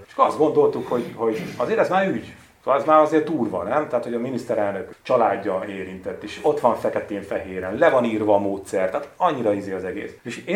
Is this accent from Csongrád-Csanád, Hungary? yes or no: no; Sátoraljaújhely, Borsod-Abaúj-Zemplén, Hungary; hazamentem Sátorajóújhelyre, és rettegnek. Ez olyan, én imádom, mert tényleg én szerelmes vagyok a szülőföldembe, Zemplén, meg Sátorajóújhelyt kifejezetten szeretem.